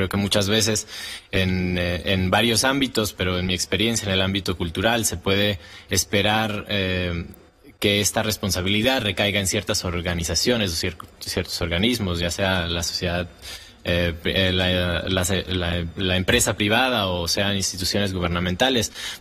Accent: Mexico; soy el primer mexicano en pisar muchos de los escenarios más importantes del mundo

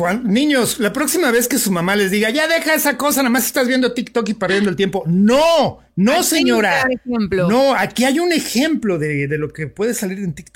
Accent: Mexico; Claro, no todos los mexicanos hablamos como feísimo, como los chilangos.

